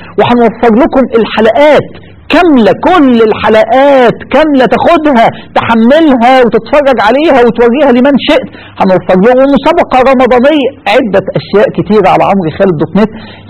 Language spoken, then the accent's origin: Arabic; Egypt; حتى لو كان اللي ظالم اصل المصريين وانا مصري